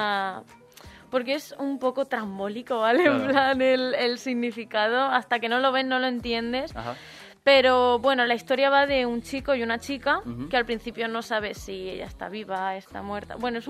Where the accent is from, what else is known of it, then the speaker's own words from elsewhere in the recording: Jumilla, Region of Murcia, Spain; estoy haciendo con un equipo que son de allí, de mi pueblo, de Jumilla.